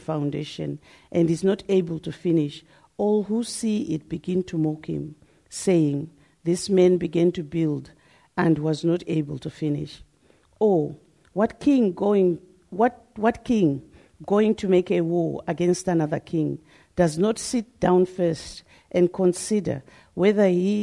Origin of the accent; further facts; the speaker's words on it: Zimbabwe; now in Edinburgh, United Kingdom; I'm based in Edinburgh. I came to Scotland in 2003. I'm obviously from Zimbabwe.